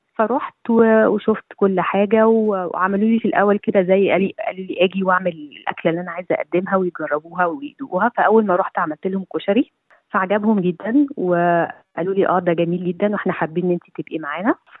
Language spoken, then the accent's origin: Arabic; Egypt; عن طفولتي مثلا في مصر